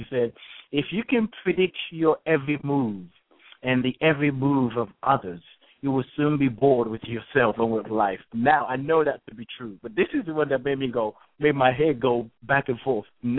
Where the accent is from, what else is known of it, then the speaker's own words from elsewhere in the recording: Nigeria; I'm from Nigeria, and religion is taking hold in Nigeria.